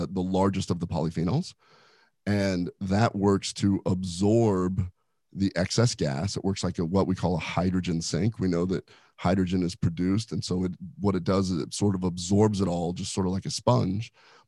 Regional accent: Nebraska, United States; I'm from Nebraska originally.

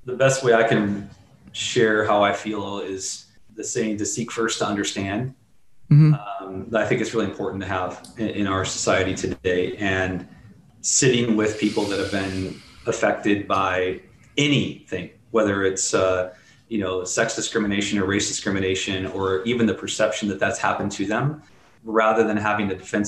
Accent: Midwest, United States; I'm not proud to admit it, but I grew up in the Midwest.

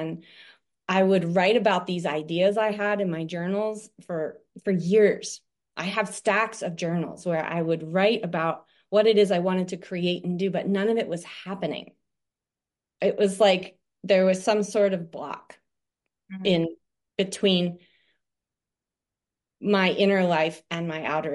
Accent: East Coast, United States; So, well, I'm from the East Coast, and I grew up just across the river here

